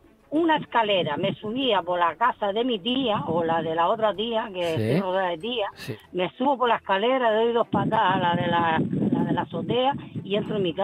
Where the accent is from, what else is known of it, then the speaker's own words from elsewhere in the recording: Arguineguín, Canary Islands, Spain; la de Arguineguín.